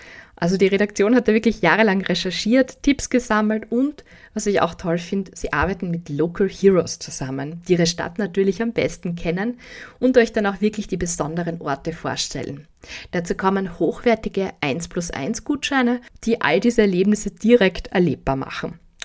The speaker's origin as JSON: {"language": "German", "town": "Graz", "region": "Styria", "country": "Austria", "tie": "born or raised there", "said": "Natürlich habe ich mir auch das Kulinarikbuch für Graz geholt. Schließlich ist das ja meine Heimatstadt."}